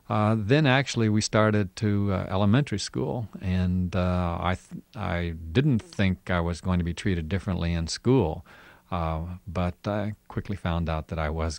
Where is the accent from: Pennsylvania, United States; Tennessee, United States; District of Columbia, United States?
District of Columbia, United States; Washington; They knew that I was from Washington, D.C., and I'd been to the Washington Monument and been to Mount Vernon